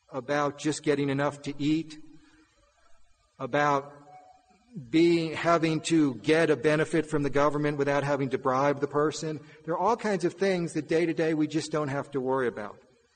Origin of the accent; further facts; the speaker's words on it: United States; Being an American is so like being a Roman.